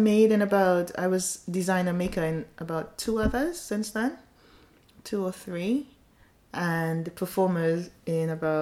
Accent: Trinidad & Tobago; now in United Kingdom; I'm from Trinidad originally, and I was supposed to come to the UK to do my master's.

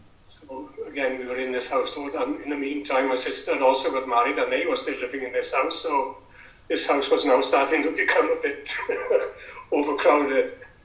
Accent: Wales, United Kingdom; But anyway, we made a welcome, as Welsh people do to strangers.

